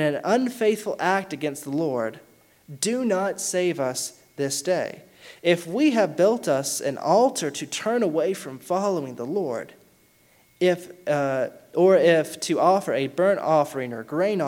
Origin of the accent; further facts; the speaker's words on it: Alabama, United States; moved away; I didn't realize how true this was till I moved from Alabama. I didn't realize we carried such a stereotype.